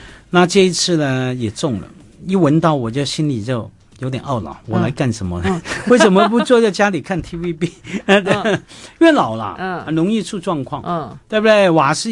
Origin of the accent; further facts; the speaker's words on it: Wan Chai, Hong Kong; 湾仔是我的大本营啊，我在湾仔出生成长。